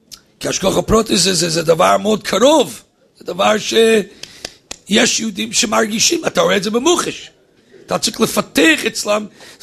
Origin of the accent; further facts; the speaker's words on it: Rehovot, Central District, Israel; אני מרחובות